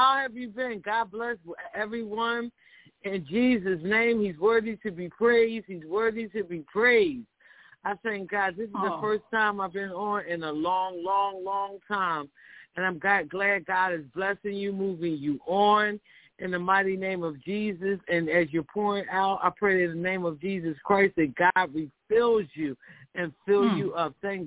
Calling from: Pennsylvania, United States; from PA, Pastor Ruth's friend.

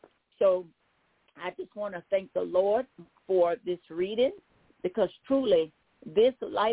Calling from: Baton Rouge, Louisiana, United States; I'm calling from Baton Rouge, Louisiana.

